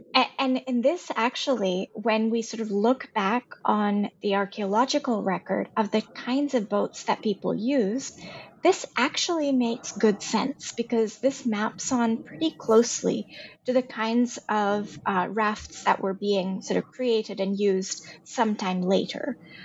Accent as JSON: {"language": "English", "country": "India", "tie": "born or raised there", "said": "growing up in India, I've experienced some very large ones, 6.9, 7.2."}